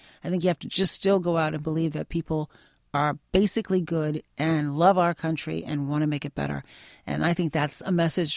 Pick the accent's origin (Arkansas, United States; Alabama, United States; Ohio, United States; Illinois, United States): Illinois, United States; Chicago; I come from Chicago. It's pretty rough and tumble politics there.